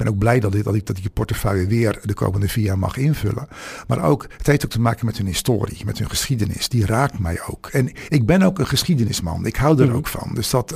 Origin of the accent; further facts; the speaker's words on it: Netherlands; we hebben natuurlijk als Nederlanders staan we er ook niet fraai op.